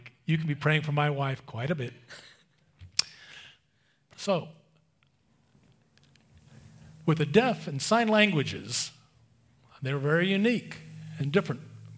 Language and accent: English; Maryland, United States; I'm from Maryland.